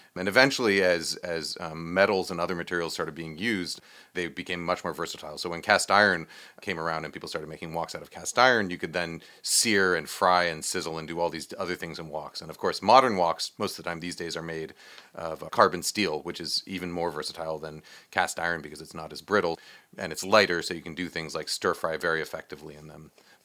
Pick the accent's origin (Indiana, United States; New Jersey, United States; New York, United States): New York, United States; You know, so like for me, I grew up in New York, and we grew up eating Cantonese and Hong Kong-inspired Chinese-American food in Chinatown, right?